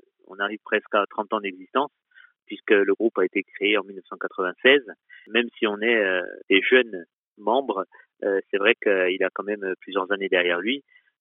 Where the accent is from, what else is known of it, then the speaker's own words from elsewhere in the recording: Corsica, France; comme on dit chez nous en Corse, un véritable retour de la part du public.